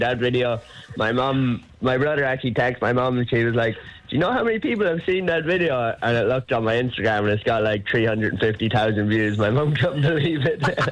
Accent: Sligo, Connacht, Ireland; now in Strandhill, Ireland; Yeah, Sligo man, true and true. I grew up in Sligo town there, but now I've recently moved out to Strandhill beside the beach, so it's nice living right walking distance to the beach.

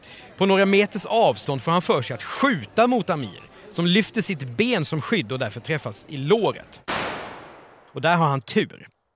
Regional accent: Skåne, Sweden; accent: Scanian; Min skånska får, ändå, ja, får du ändå ge mig att, ja, vi får in Skåne här i avsnittet.

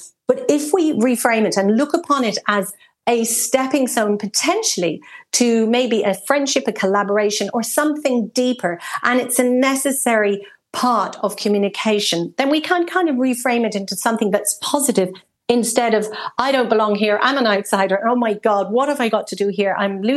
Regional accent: Munster, Ireland; born there; But I was born in West Cork

